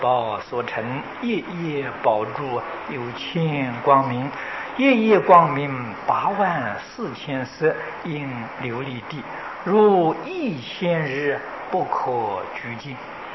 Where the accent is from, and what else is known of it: China